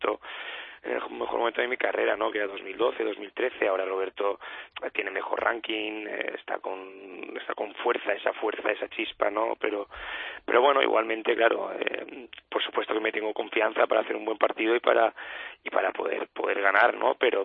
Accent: Valencian Community, Spain; Los dos somos de la Comunidad Valenciana.

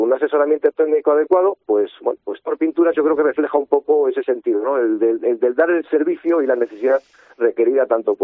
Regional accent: Asturias, Spain; como buenos asturianos que somos, pues somos gente cercana

